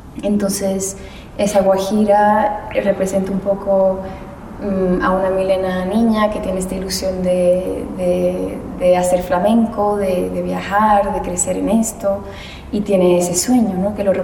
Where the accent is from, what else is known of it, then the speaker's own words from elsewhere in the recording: Bolivia; yo vengo de Bolivia y voy hacia ellos, ¿no? Que voy a España y voy a seguir haciendo ese sueño sin olvidar de dónde vengo